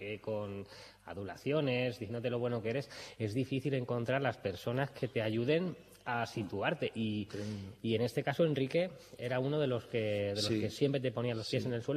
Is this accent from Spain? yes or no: yes; Albacete, Castilla-La Mancha, Spain; yo soy de Albacete